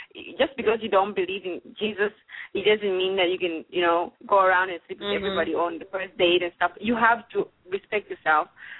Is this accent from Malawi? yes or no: yes; Malawi; now in United States; I mean, I'm from Africa, Malawi. I've lived in America for 6 years